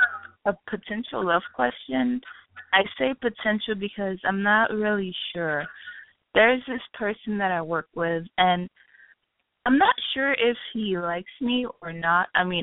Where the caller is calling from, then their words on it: Florida, United States; I'm calling from Florida.